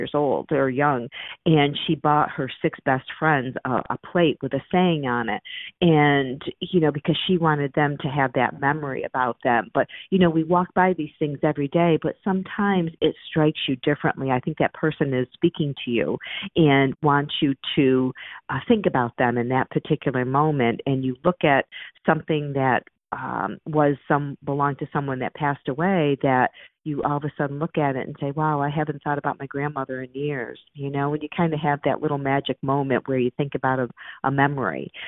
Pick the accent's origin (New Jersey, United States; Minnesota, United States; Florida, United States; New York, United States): New York, United States; Fort Edward; I had one woman that I actually know from my hometown in upstate New York, Fort Edward.